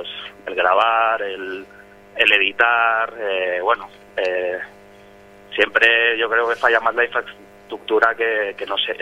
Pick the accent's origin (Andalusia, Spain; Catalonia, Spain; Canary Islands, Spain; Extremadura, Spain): Catalonia, Spain; Barcelona; now in Madrid, Spain; Yo soy de Barcelona, entonces yo llegué a Madrid sobre 2007